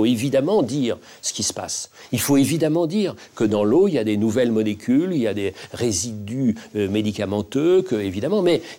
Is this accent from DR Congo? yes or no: no; Dunkirk, Hauts-de-France, France; Écoutez, je viens de Dunkerque. À Dunkerque, je vois que seulement 45% des habitants utilisent pour boire l'eau du robinet.